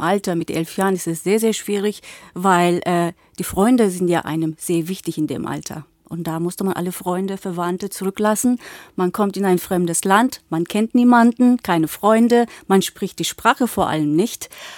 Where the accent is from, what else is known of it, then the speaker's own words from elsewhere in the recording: Bursa, Turkey; also born or lived in Bulgaria; ich bin eigentlich in Bulgarien geboren. Meine Eltern lebten auch in Bulgarien. Wir gehören zu einer türkischen Minderheit oder gehörten zu einer türkischen Minderheit in Bulgarien. Und als ich 3 Jahre alt war, sind dann meine Eltern mit den Kindern dann in der Türkei nach Bursa ausgewandert.